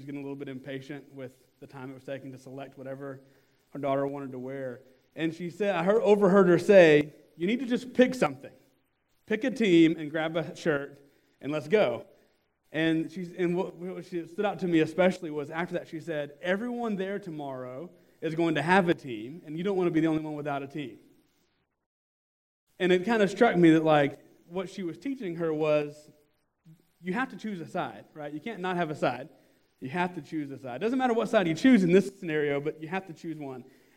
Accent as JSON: {"language": "English", "town": "Nashville", "region": "Tennessee", "country": "United States", "tie": "born or raised there", "said": "especially growing up in Nashville, you know, you're not supposed to like Tennessee fans."}